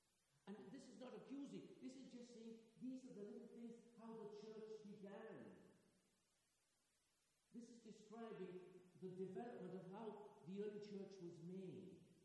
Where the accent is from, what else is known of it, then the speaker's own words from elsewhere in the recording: Argentina; accent: Argentine English; English is a second language; moved away; my accent in those days was much more in Argentine English than it was anything else, because I not long ago got to the country